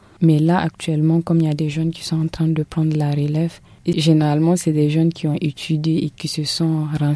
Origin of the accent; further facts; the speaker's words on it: Arlit, Agadez, Niger; Je suis née en fait à Arlit et j'ai grandi là-bas. Et en tant qu'habitante d'Arlit et en tant que cinéaste